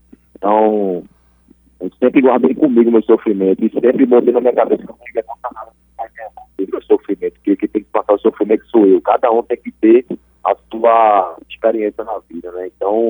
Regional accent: Cajueiro Seco, Pernambuco, Brazil; Que eu sou de Cajueiro Seco, né, mas é colado Cajueiro Seco e Prazeres, então não tem muita diferença.

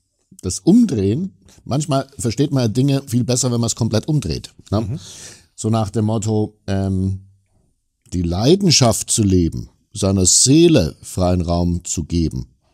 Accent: Baden-Württemberg, Germany; ich komme ja ehemals aus Baden-Württemberg, konkret aus Schwaben

